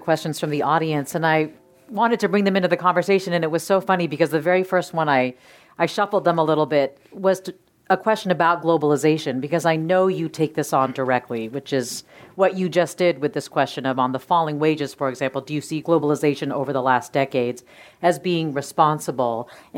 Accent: Windsor, Ontario, Canada; born there; because I was born in Windsor, Ontario.

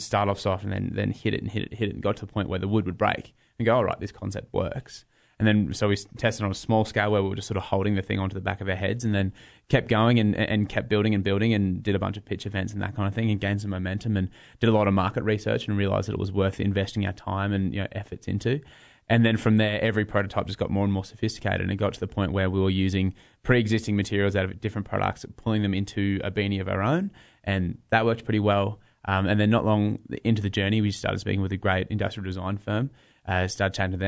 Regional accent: Brisbane, Queensland, Australia; I'm from Australia, Brisbane.

